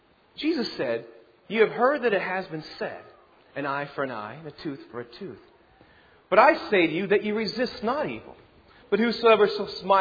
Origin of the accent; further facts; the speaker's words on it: Texas, United States; I was raised in Texas and never heard of that.